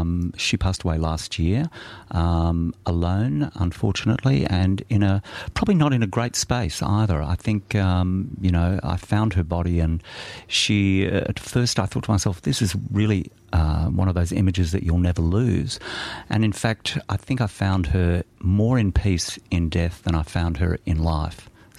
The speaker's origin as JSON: {"language": "English", "town": "Blackburn", "region": "North West England", "country": "United Kingdom", "tie": "born or raised there", "said": "I was brought up in Blackburn."}